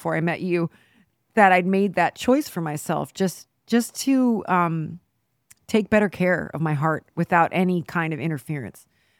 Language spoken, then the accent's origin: English; Midwest, United States; now in Austin, United States; hoping that it would be closer to my values as a Midwesterner.